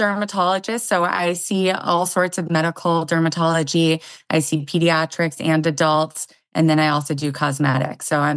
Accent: Massachusetts, United States; I grew up in Massachusetts in a very outdoorsy family.

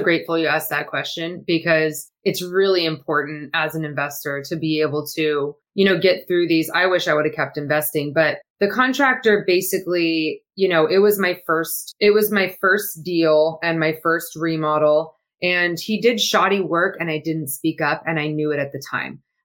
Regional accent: Temecula, California, United States; I'm from Temecula, California.

